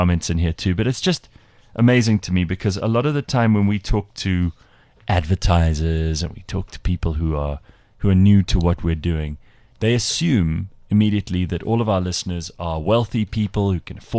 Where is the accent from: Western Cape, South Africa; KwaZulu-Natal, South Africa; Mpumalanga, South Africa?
KwaZulu-Natal, South Africa; Durban; I wish I had because I'm from Durban and I knew it wouldn't have worked out.